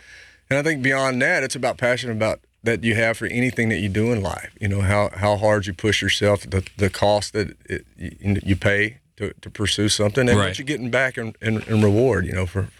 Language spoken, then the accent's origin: English; Louisiana, United States; I do a lot of redneck stuff all the time. I'm from Louisiana.